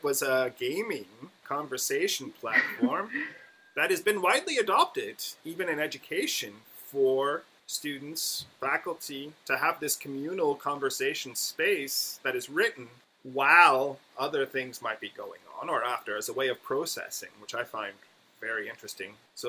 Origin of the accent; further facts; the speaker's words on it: United States; now in Canada; Again, I was raised in the United States, so my context is different there too